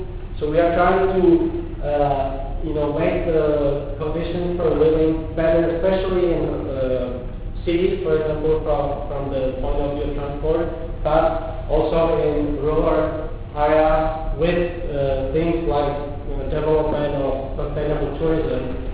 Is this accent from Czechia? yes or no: yes; Prague, Czechia; I'm from Prague.